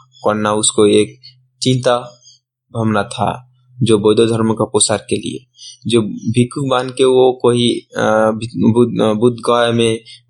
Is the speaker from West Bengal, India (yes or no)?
yes; West Bengal, India; Hindi is a second language; now in Ranaghat, India; बंगाल से आया है, नदिया डिस्ट्रिक्ट में रानाघाट में रहता हूँ।